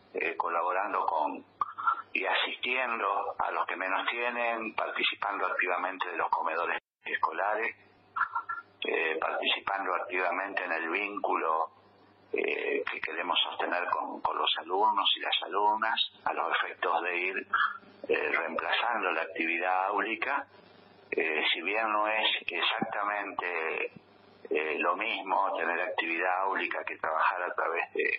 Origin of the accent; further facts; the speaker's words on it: Argentina; Primero, decir que como argentino estamos profundamente preocupados por esta pandemia